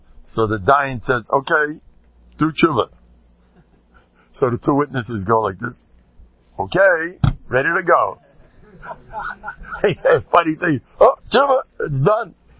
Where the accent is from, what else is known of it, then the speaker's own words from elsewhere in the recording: Nevada, United States; I come from Nevada. Where I come from, this is what they do.